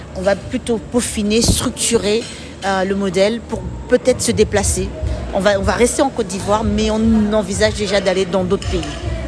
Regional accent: Cameroon; Je suis du Cameroun, donc c'est une icône pour nous.

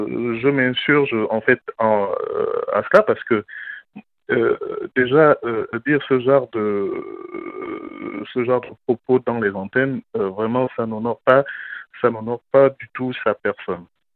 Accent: Gabon; je suis gabonais et j'appelle pour en fait participer

